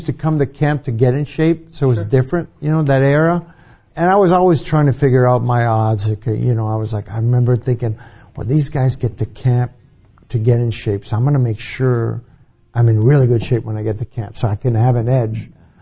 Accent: Montreal, Quebec, Canada; growing up in Montreal, we knew the Canadians.

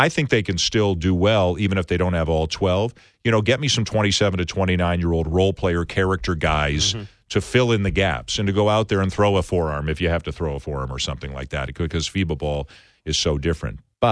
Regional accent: Canada; I am worried as a Canadian

